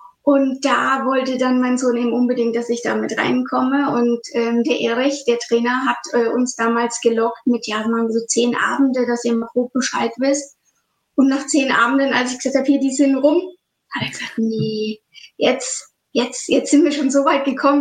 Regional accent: Schweinfurt, Bavaria, Germany; ich komme aus Schweinfurt in Nordbayern.

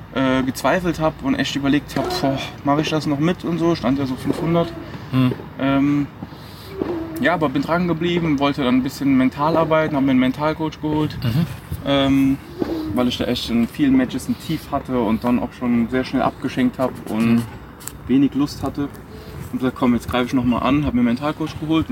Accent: Merzig, Saarland, Germany; born there; Genau, ich bin in Deutschland geboren, im Saarland, in Merzig, aber meine Eltern sind beide im Libanon geboren.

